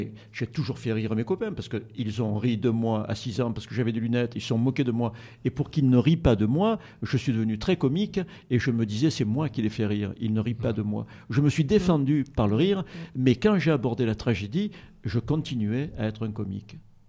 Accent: Provence-Alpes-Côte d'Azur, France; accent: Provençal; mais j'ai un léger accent provençal qui fait un peu rire.

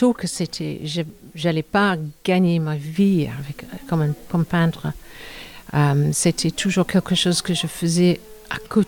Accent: England, United Kingdom; accent: English; French is a second language; now in France; Je suis anglaise, qu'on entend avec mon accent, bien sûr.

